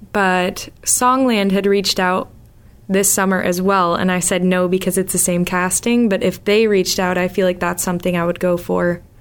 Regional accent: Woburn, Massachusetts, United States; I'm from Woburn, Mass., and I am a singer-songwriter, mostly in folk, pop, rock type of stuff.

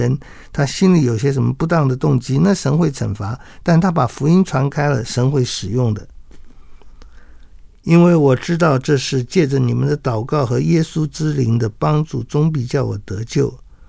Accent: China; 我们中国人都会觉得活下去是最好的

